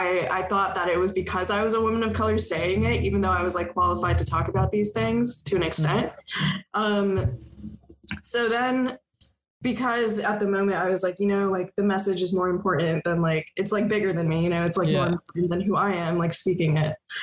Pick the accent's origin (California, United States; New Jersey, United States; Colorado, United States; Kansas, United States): California, United States; Solvang; Sullivan, California. It's a little Danish tourist town 30 minutes out of Santa Barb